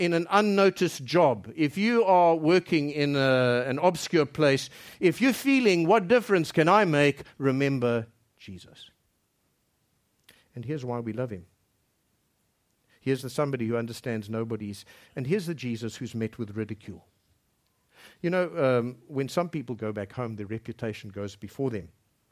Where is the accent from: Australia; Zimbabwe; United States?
Zimbabwe; born there; moved away; also born or lived in United Kingdom / South Africa; My parents were born in Egypt. I was born in Zimbabwe. I spent my teen years in the United Kingdom, many years in South Africa, and here we are. Where am I from? But having spent over 35 years in Cape Town, it's in my heart.